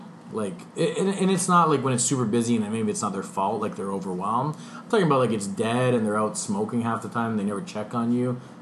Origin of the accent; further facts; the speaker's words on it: Toronto, Ontario, Canada; Like I grew up in Scarborough, which apparently is supposed to be so crazy and scary. And like I've never ever been scared. We live in like Toronto.